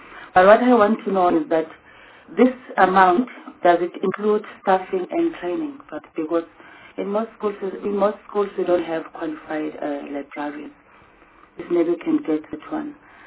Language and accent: English; Eastern Cape, South Africa; Now, I'm from the Eastern Cape.